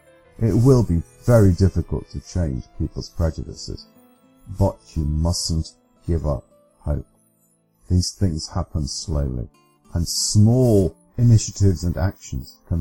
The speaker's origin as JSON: {"language": "English", "region": "England", "country": "United Kingdom", "said": "I'm an English Catholic"}